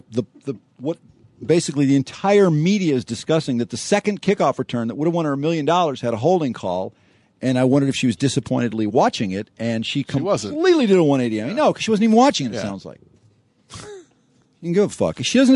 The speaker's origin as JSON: {"language": "English", "town": "Detroit", "region": "Michigan", "country": "United States"}